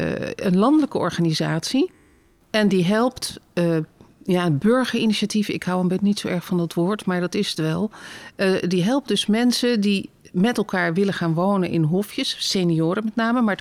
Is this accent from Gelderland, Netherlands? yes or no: no; Rotterdam, South Holland, Netherlands; now in Bergschenhoek, Netherlands; Ik woon al vanaf 1988 in Roderijs. Maar ik ben van origine Rotterdamse. En dat wil zeggen dat ik uit Schiebroek kom. Dus dat is eigenlijk tegen Roderijs aan.